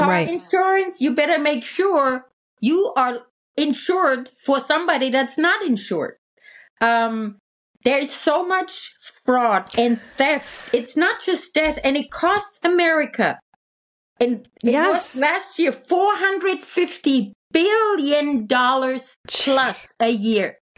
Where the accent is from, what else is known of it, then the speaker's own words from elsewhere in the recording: Germany; I'm from Germany.